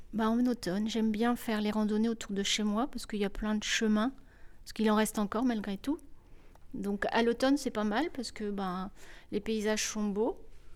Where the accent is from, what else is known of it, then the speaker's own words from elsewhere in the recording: Saint-Hilaire-en-Lignières, Centre-Val de Loire, France; also born or lived in Saint-Amand; Je suis née ici, donc à Saint-Amand, et j'ai grandi dans la campagne de Saint-Hilaire-en-Linière jusqu'à mes 57 ans.